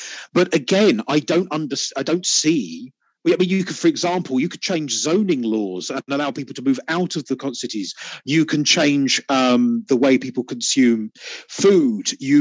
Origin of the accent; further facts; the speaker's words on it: United Kingdom; you're obviously an American, I'm British.